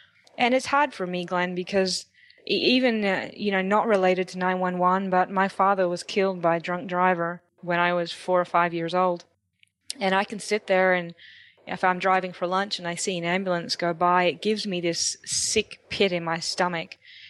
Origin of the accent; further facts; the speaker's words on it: Australia; So that's probably the more of the perspective that I had at that time being Australian.